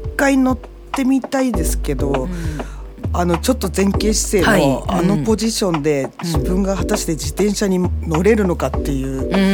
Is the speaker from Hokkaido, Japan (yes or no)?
yes; Eniwa, Hokkaido, Japan; だから例えばうちの実家は恵庭にあるわけですけども